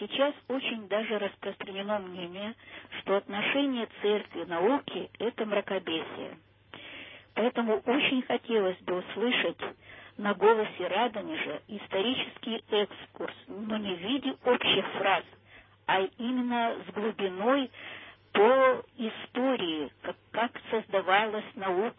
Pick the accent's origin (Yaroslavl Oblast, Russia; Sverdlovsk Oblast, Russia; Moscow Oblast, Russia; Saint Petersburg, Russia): Moscow Oblast, Russia; я из Подмосковья